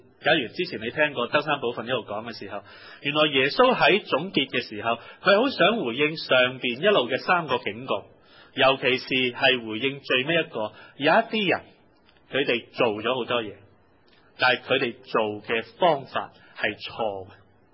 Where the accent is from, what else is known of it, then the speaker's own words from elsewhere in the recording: China; 我的人生会不会走回头走回条旧路，如果用我们中国人的说话。